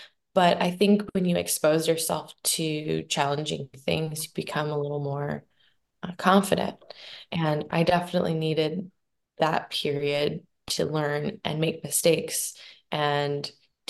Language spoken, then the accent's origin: English; Maryland, United States; I think growing up in Southern Maryland, I was surrounded by a lot of military influence.